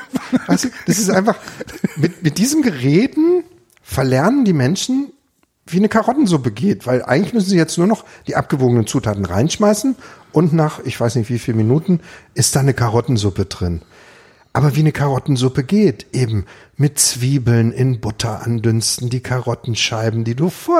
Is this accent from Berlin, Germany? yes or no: no; Ravensburg, Baden-Württemberg, Germany; In Ravensburg.